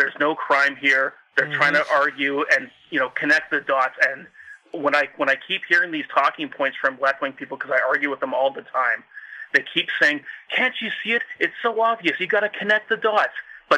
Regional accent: Canada; I'm Canadian.

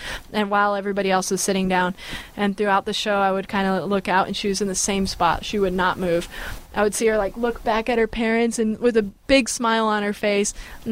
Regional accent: California, United States; I have to spell it B-A-Y, because I'm from the Bay Area.

